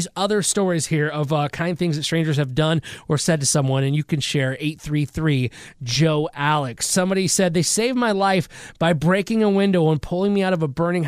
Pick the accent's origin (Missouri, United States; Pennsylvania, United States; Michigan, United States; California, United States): Michigan, United States; moved away as an adult; now in Evansville, United States; and I'm originally from Michigan, and I was living and working in Evansville, Indiana.